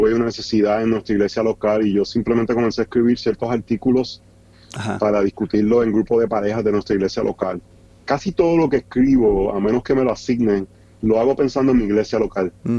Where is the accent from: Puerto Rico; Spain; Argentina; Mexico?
Puerto Rico; accent: Puerto Rican; moved away as an adult; now in United States; como podrán notar por mi acento, puertorriqueño, nacido en Puerto Rico, criado allá, formado allá. Salí de la isla a los 24 años a los Estados Unidos a trabajar como ingeniero.